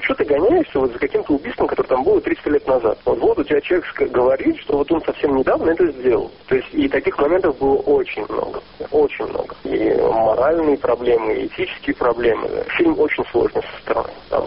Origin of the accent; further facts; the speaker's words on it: Israel; я не оговаривал о том, что я из Израиля